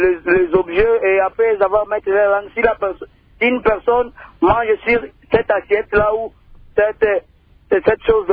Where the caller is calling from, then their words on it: Kindu, Maniema, DR Congo; Ici chez nous, au Maniema, précisément à Kindu